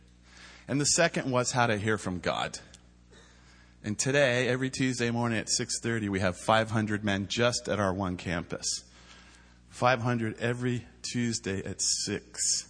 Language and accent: English; Washington, District of Columbia, United States; I'm from Washington, D.C., born and raised.